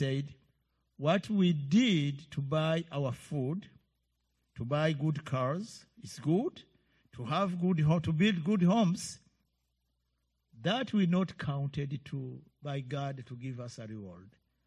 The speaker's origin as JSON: {"language": "English", "country": "Burundi", "said": "I come from Burundi, and Burundi is located in Central Africa between DRC Congo, Rwanda, and Tanzania. It is a tiny country."}